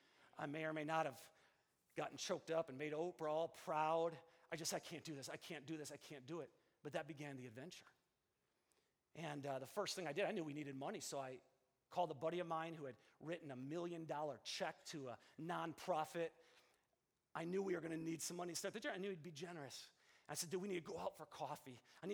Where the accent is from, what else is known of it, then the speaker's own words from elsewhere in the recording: Kenosha, Wisconsin, United States; also born or lived in San Diego, United States / Seattle, United States; Like, I needed to start a church back in my hometown of Kenosha.